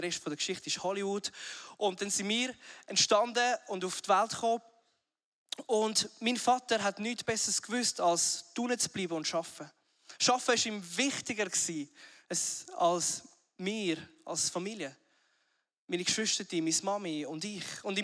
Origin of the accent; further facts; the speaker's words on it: Zurich, Switzerland; Wenn ich als Zürcher zu euch sage